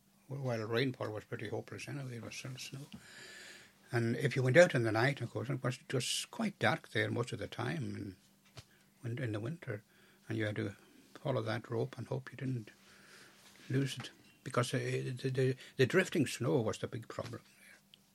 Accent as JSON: {"language": "English", "town": "Lewis", "region": "Scotland", "country": "United Kingdom", "said": "when he heard I was from Lewis"}